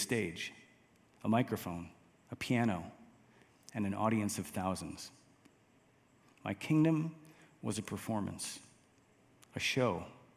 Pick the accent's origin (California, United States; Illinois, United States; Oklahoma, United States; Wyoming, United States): Illinois, United States; Chicago; I grew up outside of Chicago, Illinois. I say it's Illinois because when I went off to college in Ohio, some people thought Chicago was a state. Chicago, Illinois. Went off to college, came back to teach near Chicago in a suburb.